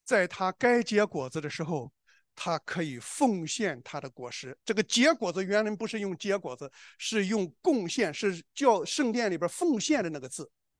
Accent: China; 我是中国人

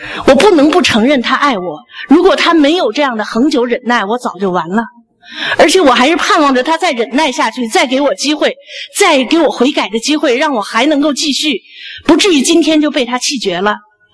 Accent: China

